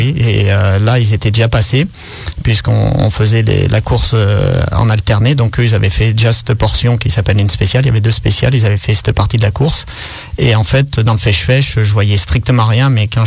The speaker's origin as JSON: {"language": "French", "region": "Auvergne-Rhône-Alpes", "country": "France", "accent": "Grésivaudan", "said": "on va dire dans la vallée du Grésivaudan sur Grenoble, ça s'entend avec mon accent"}